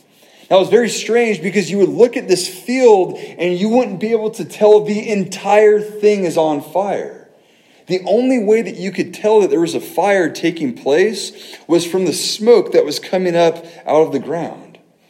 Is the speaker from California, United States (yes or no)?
yes; California, United States; Noelle and I are used to wildfires. We're from California